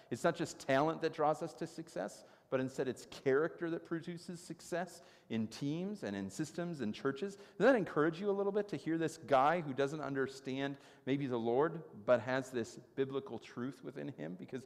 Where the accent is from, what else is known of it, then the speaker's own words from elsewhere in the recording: Chicago, Illinois, United States; But I'm from Chicago, so I root for my Chicago teams.